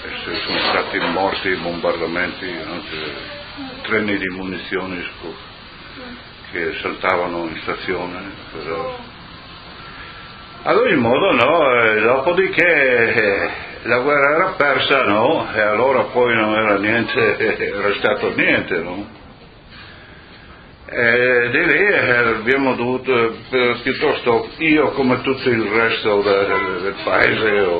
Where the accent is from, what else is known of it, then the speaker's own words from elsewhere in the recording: Casarsa della Delizia, Friuli-Venezia Giulia, Italy; born there; sono nato a Casassa il 24 maggio.